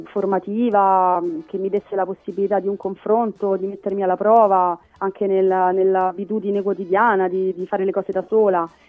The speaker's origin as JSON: {"language": "Italian", "town": "Rome", "region": "Lazio", "country": "Italy", "said": "da romana continuamente dicevo a mia mamma e mio papà che non avrei mai lasciato Roma"}